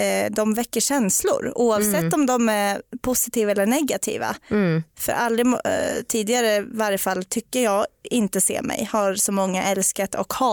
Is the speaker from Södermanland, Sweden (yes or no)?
yes; Eskilstuna, Södermanland, Sweden; Nej, jag tror inte. Jag är ju från Eskilstuna då.